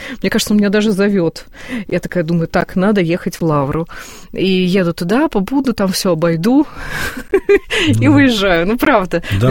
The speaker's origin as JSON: {"language": "Russian", "region": "Siberia", "country": "Russia", "said": "Мы из Сибири на поезде туда ездили каждое лето, начиная со столетия прославления преподобного Серафима."}